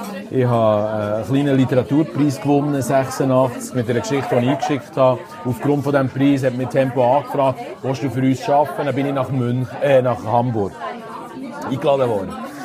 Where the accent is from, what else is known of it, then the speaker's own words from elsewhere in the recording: Switzerland; Hey, schau, ich bin Schweizer und wir stehen dazu und darum schreibe ich jetzt Schweizerdeutsch.